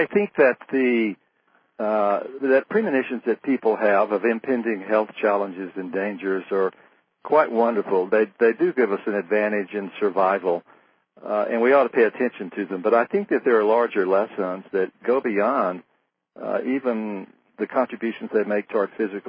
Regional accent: Santa Fe, New Mexico, United States; a national meeting that was held here in Santa Fe, my hometown.

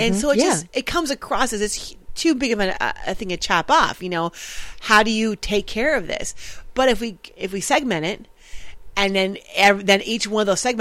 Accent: Texas, United States; We're from Texas. We help each other.

